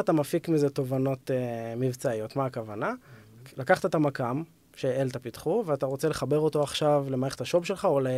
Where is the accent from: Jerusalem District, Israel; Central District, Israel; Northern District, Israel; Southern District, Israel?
Southern District, Israel; Arad; גדלתי בערד, זה גם מסגרת.